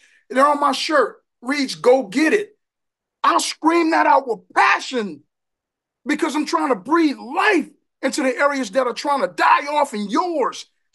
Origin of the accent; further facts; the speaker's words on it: New Orleans, Louisiana, United States; I'm originally from New Orleans, and it's a very rough place to grow up in.